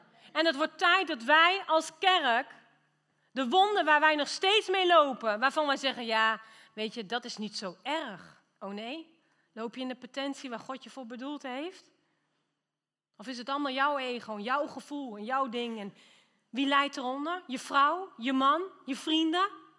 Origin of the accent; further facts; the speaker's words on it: Netherlands; Want wij vinden allemaal, als Nederlanders, vinden wij wat. Het kleinste landje op de wereldplaat, maar met de grootste mond.